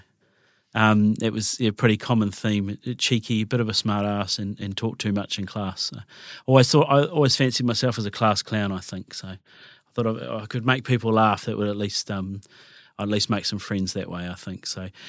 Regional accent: Canterbury, New Zealand; so I was born in 1981. And my parents, Robin and Steve, my dad was a Canterburyan his whole life as well. Mum's from Oamaru and came up, but life was pretty good. I've always kind of lived out east

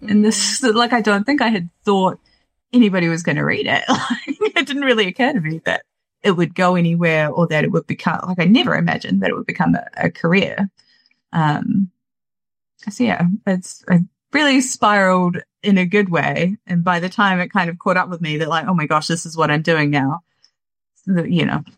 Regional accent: Auckland, New Zealand; Auckland is my hometown, so I'm very excited to have an excuse to go home.

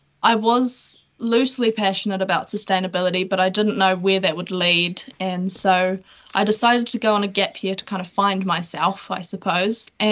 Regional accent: Browns, Southland, New Zealand; I grew up in a very small town called Browns, which is in Southland, on a deer farm.

